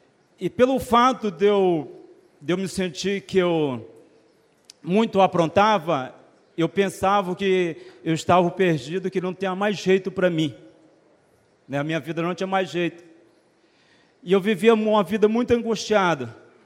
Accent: Silvanópolis, Tocantins, Brazil; eu sou de Silvanópolis, Tocantins.

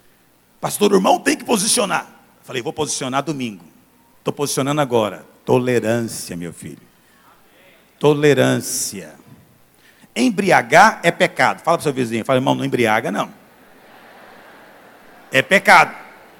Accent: Goiás, Brazil; born there; Ainda bem que eu nasci em Goiás, nós somos mais santos aqui. Pois é, aqui em Goiás

